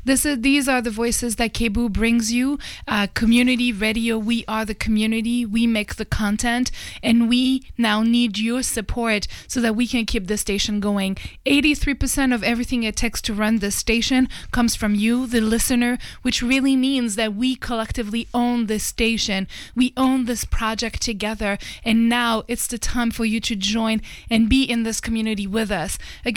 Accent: France

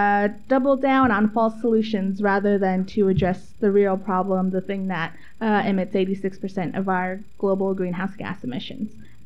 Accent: Flagstaff, Arizona, United States; also born or lived in Black River Falls, Wisconsin; now in Portland, United States; I'm from, in English you call it Flagstaff in Arizona. I'm also from Black River Falls, Wisconsin. And I am a Ho-Chunk, Diné, or Navajo, and Standing Rock person.

